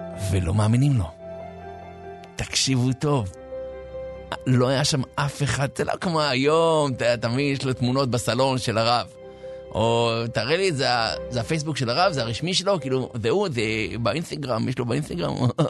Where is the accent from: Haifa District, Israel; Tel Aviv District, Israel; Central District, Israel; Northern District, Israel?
Tel Aviv District, Israel; Herzliya; אני גדלתי בהרצליה, אני אומר לכם, הסתובבתי שם